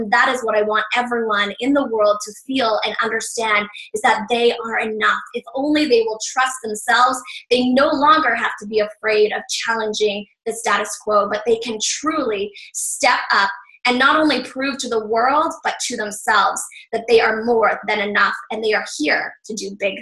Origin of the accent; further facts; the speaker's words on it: Cayman Islands; bringing it to my hometown in the Cayman Islands